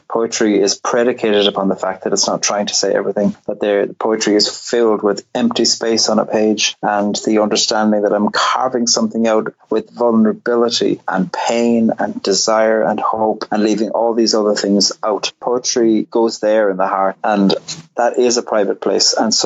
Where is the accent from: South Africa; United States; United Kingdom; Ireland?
Ireland; Cork, Munster; I grew up in Cork on the very south coast